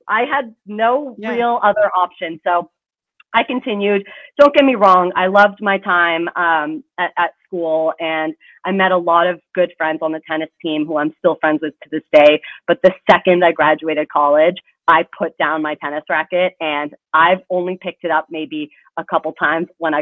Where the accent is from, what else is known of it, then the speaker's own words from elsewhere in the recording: Canada; moved away as an adult; now in United States; I'm Canadian, eh?